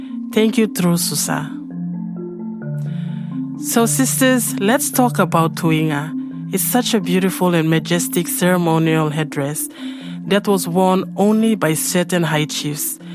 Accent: Dagua, East Sepik, Papua New Guinea; also born or lived in Madang; I come from Papua New Guinea in a small town called Medang. I'm originally from Dagua in the East Sepik province and Manam Island.

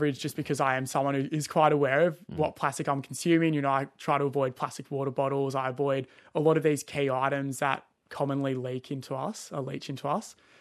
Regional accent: Cronulla, New South Wales, Australia; So growing up in Cronulla, just absolutely loving the ocean, surfing, snorkeling, just getting in the ocean as much as possible. We also train in our local bay called Gunnamatta Bay down in Cronulla.

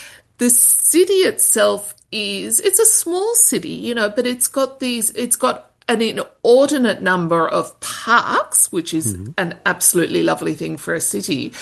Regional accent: Sydney, New South Wales, Australia; so I'm from Sydney, and in Sydney when I was growing up

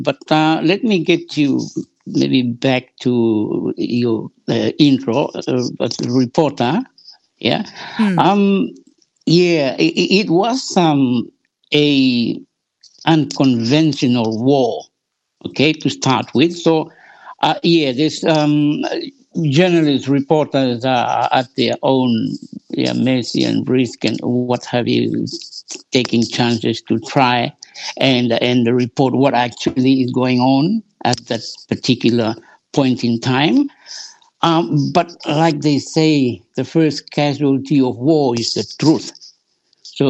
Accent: Guadalcanal, Solomon Islands; I'm from Guadalcanal, okay? And as such, I have a pretty... What let's say the opportunity that others don't really have, that I could actually as a Guadalcanalist, I could actually go outside of Honiara, yeah.

